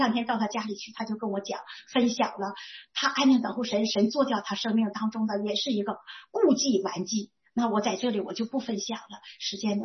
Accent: Northeast China, China; 我今年毛岁，我们东北人讲毛岁，我67岁

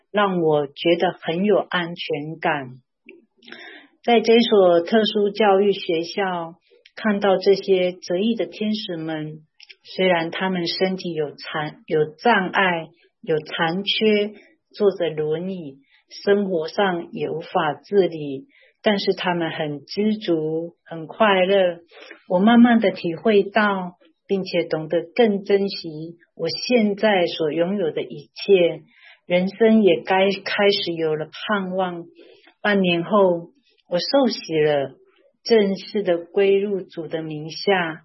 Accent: Taiwan; 我是来自台湾省的

